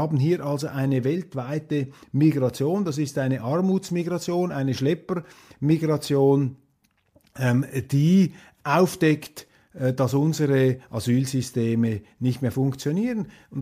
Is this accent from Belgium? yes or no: no; Switzerland; ich rede hier als Journalist, nicht als Schweizer Politiker, da muss man sich etwas zurückhalten, da als Schweizer Offizielle